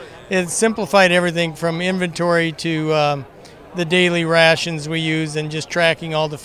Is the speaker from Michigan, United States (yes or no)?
no; Nashua, Iowa, United States; from Nashua, Iowa, Northeast Iowa. We've got a family feedlot and cow-calf operation